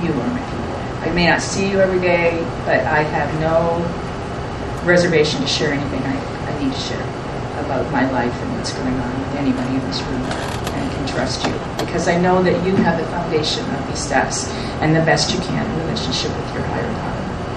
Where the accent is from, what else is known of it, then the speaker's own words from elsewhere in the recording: Canada; now in United States; I stayed in the States. I'm from Canada. I didn't go back home.